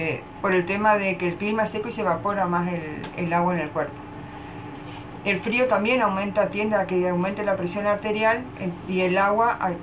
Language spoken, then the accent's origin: Spanish; Goya, Corrientes, Argentina; also born or lived in Curuzú Cuatiá; yo nací en Cruzú, mi hermana y yo, mi papá era militar, mi familia es de Goya, así que circunstancialmente mi hermana y yo nacimos en Cruzú, volvimos a Goya, ahí ya nació mi hermano